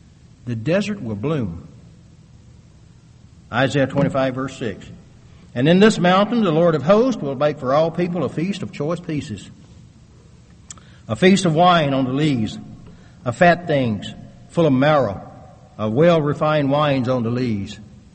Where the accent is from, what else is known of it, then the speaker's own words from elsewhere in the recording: the South, United States; I grew up in the South where everything is green most of the year, isn't it?